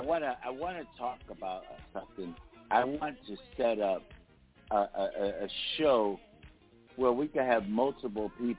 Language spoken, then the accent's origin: English; Philadelphia, Pennsylvania, United States; And I'm from Philly